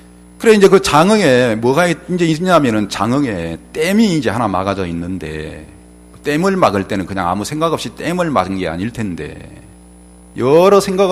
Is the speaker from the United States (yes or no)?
no; Beolgyo, South Jeolla, South Korea; 벌교는 꼬막도시인데 저 벌교에서 왔습니다.